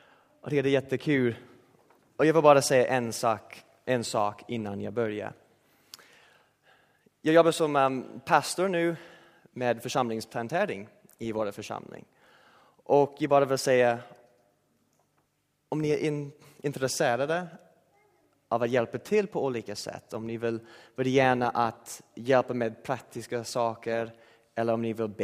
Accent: United States; Jag är en amerikan.

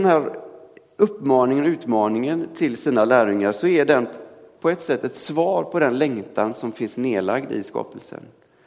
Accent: Gothenburg, Västra Götaland County, Sweden; Så sa man på 80-talet när jag växte upp i Angereds missionskyrka.

